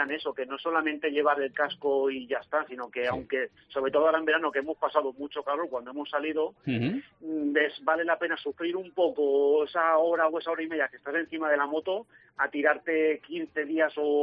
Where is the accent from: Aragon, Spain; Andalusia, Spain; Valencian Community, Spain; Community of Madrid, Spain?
Valencian Community, Spain; Sagunto; muchos somos del puerto de Sagunto, pero somos de muchas zonas de alrededor.